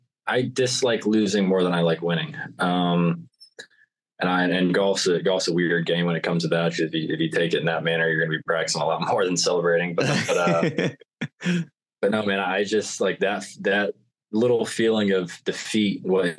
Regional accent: Birmingham, Alabama, United States; also born or lived in Greenville; growing up in Birmingham, I knew everybody. I knew everybody that I went to school with. It was pretty easy to make friends. I played every sport. And I kind of had friends when we moved. I moved in my freshman year. To Greenville.

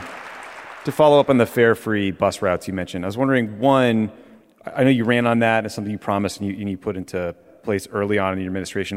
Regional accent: Dedham, Massachusetts, United States; And also, as a Bostonian, so great to have you. Well, I'm from Dedham, technically

